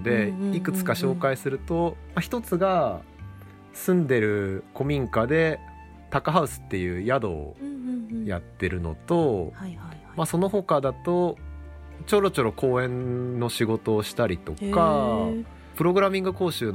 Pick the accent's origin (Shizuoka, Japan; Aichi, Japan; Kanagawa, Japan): Aichi, Japan; moved away as an adult; で愛知県で育って